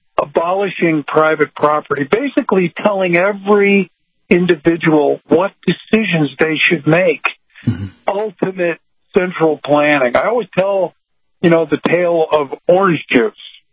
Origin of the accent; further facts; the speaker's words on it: Chicago, Illinois, United States; in my hometown of Chicago, in a very large venue